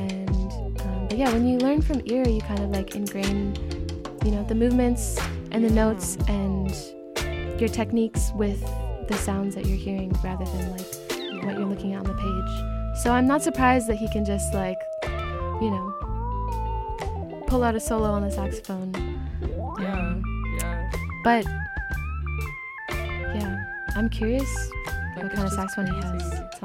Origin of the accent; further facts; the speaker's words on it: Calgary, Alberta, Canada; I'm from Calgary.